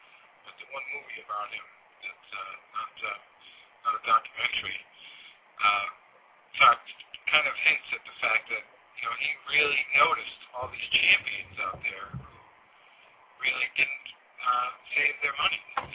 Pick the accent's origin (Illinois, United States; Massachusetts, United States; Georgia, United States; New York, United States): Massachusetts, United States; Dorchester; you know, I grew up in Dorchester, which is a stone's throw away, I guess, you know, on the map almost.